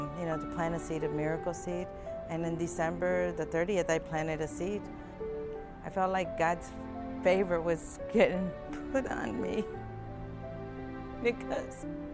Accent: Aurora, Illinois, United States; I'm from Aurora, Illinois.

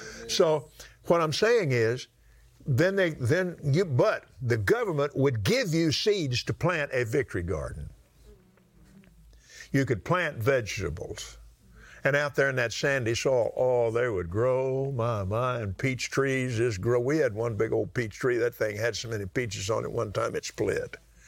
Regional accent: Abilene, Texas, United States; there were about 20,000 people there in Abilene when I was born in Lubbock, but 6 weeks later we moved to Abilene.

